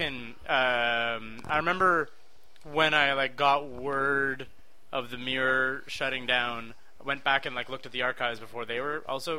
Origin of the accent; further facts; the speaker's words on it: Rosemere, Quebec, Canada; I grew up in Rosemere, so like a 40-minute train ride out kind of thing.